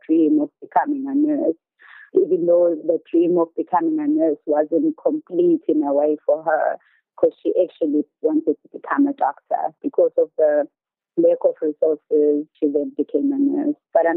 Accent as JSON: {"language": "English", "region": "KwaZulu-Natal", "country": "South Africa", "tie": "born or raised there", "said": "I grew up in the area and matriculated from a local school called Zinzelen High School."}